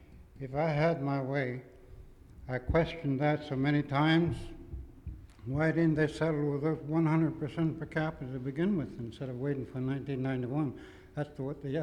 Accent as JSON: {"language": "English", "town": "Tenneke Springs", "region": "Alaska", "country": "United States", "tie": "born or raised there", "said": "Born and raised in Tenneke Springs, Alaska. Been here a better part of 25 years."}